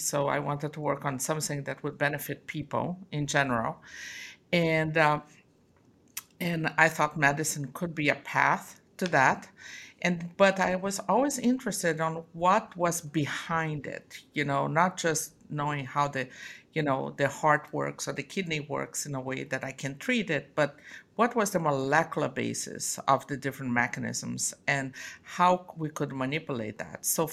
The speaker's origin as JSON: {"language": "English", "region": "Rio de Janeiro", "country": "Brazil", "tie": "born or raised there", "said": "I was born and raised in Rio de Janeiro. Used to go a lot to the beach there, so that was fun growing up."}